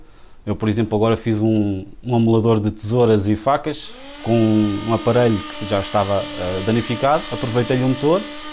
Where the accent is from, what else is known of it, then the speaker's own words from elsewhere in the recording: Nazaré, Leiria, Portugal; now in Oeiras, Portugal; tenho 49 anos, sou da Nazaré, vivo em Oeiras